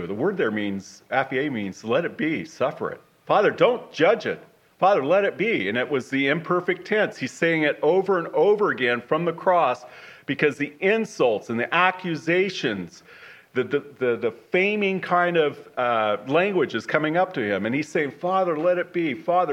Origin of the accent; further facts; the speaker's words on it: Montana, United States; I'm from Western Montana, okay? There's 40,000 people in the whole county, right?